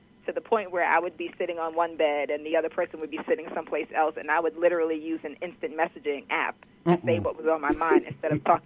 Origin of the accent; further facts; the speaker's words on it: New York City, New York, United States; New York City, the Bronx.